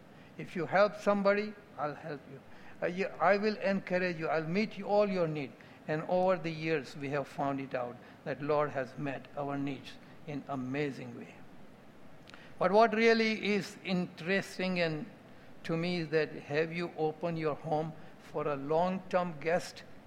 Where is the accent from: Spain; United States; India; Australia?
India; North India; Now, I grew up in North India.